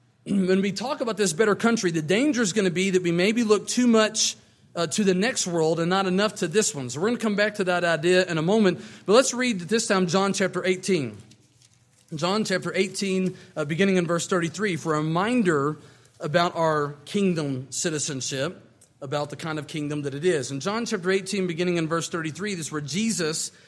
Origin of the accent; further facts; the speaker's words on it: Kentucky, United States; because I was born and raised in Kentucky, and this outsider knew more about my commonwealth, to me a state, than I did, you know.